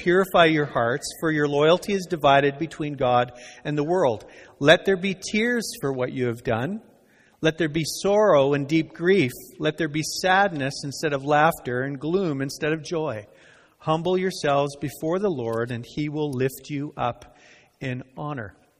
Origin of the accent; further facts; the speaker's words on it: Canada; I wouldn't approach you this way because I'm Canadian.